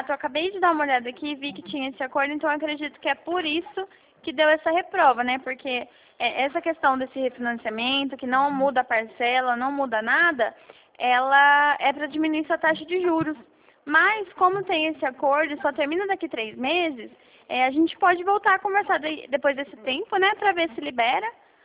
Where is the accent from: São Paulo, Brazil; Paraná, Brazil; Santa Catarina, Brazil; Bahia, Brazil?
São Paulo, Brazil; Bauru; na verdade eu sou de Bauru